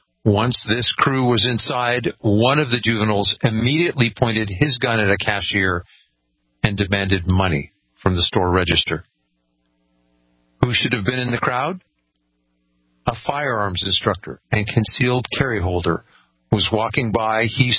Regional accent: California, United States; Well, okay, I came from California

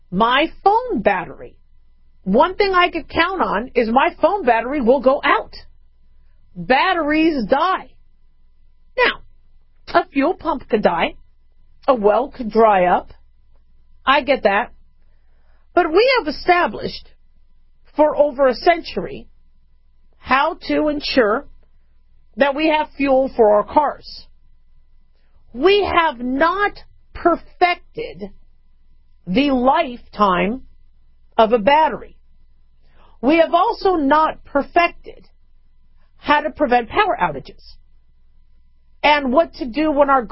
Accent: California, United States; born there; I don't know if you guys remember those commercials in California. I did. I was born in California.

